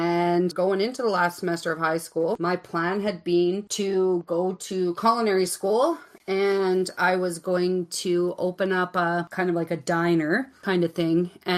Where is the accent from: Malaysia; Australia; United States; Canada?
Canada; Strathmore, Alberta; also born or lived in Porcupine Plain; because we never lived anywhere long enough for me to say this is where I'm from. But now I can proudly say I'm from Strathmore.